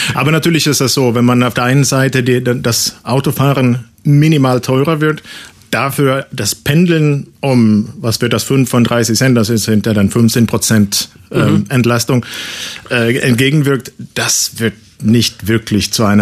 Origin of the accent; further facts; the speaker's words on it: Sweden; Ich komme selber aus einem von diesen Ländern. Ich komme aus Schweden.